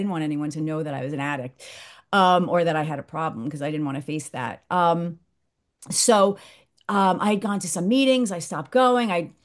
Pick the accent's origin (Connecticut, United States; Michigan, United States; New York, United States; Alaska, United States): New York, United States; from New York, and I just got back from vacation yesterday